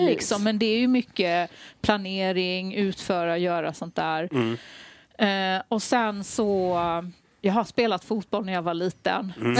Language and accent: Swedish; Värnamo, Jönköping County, Sweden; Smålänning. Född och uppvuxen i Värnamo.